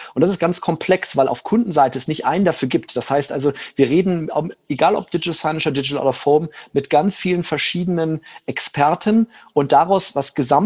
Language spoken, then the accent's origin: German; Rhineland, Germany; Ich bin Rheinländer